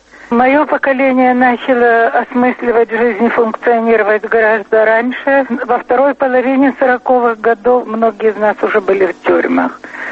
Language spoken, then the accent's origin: Russian; Kharkiv, Kharkiv Oblast, Ukraine; Хотя я провинциалка из Харькова.